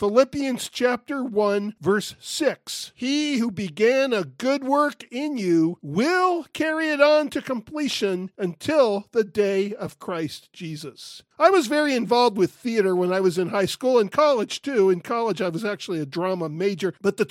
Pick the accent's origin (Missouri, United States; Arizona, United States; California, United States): California, United States; also born or lived in Florida; I was born in Florida. I grew up in California, not far from the ocean.